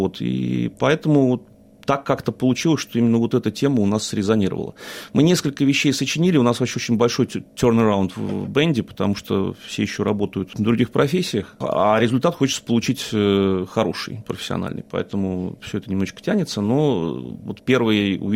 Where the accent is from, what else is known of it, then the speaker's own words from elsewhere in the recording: Saint Petersburg, Russia; я из Санкт-Петербурга, да, изначально.